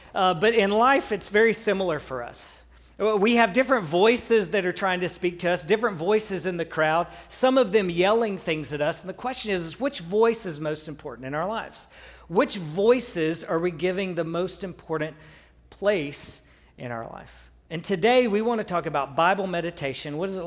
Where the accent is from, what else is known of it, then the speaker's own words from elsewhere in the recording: Memphis, Tennessee, United States; But I grew up in the Memphis, Tennessee area